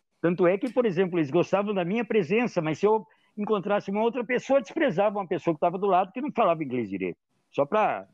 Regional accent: Brazil; Eu não sou aquela pessoa apaixonada pelos Estados Unidos. Eu sou muito brasileiro.

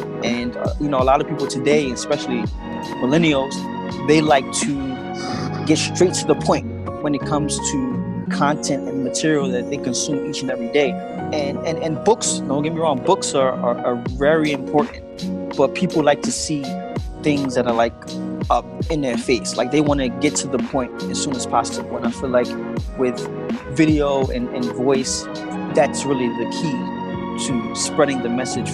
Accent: Harlem, New York, United States; moved away as an adult; now in Philadelphia, United States; Yeah, so I'm originally from Harlem, New York. I am in Philadelphia now, and I moved here to go to Temple University, where I studied accounting.

